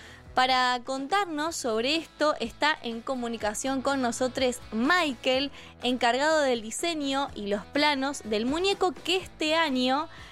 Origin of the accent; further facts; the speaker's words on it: Buenos Aires Province, Argentina; Yo soy del barrio, soy de Barrio Norte, soy tu vecina.